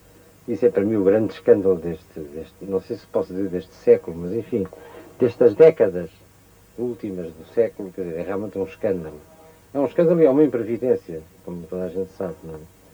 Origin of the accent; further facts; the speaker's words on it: Portugal; Embora não tenha nenhum encargo de velar pelo país a que pertenço, mas como sou português, penso nele